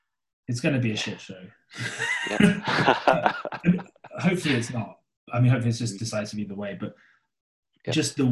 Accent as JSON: {"language": "English", "country": "United Kingdom", "said": "I mean, as a Brit or anyone in Europe or New Zealand or Aussie, like, this is just like nonsense."}